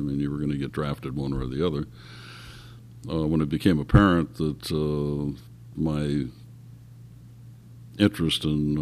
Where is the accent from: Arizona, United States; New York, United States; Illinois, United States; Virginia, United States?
Arizona, United States; Tucson; born there; And I was born in Davis Monthan Air Force Base in Tucson, Arizona, December 16th, by the way, 1941.